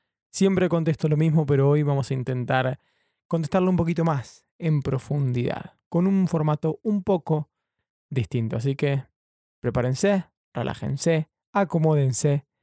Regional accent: Argentina; moved away as an adult; now in London, United Kingdom; ¿Por qué me fui de Argentina? Para los que no me conocen, soy un chico argentino viviendo en Londres hace un poquito más de 2 años ya.

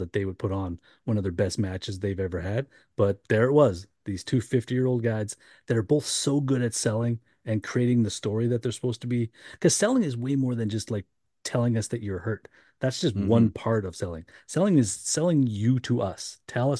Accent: Canada; As a Canadian hockey fan

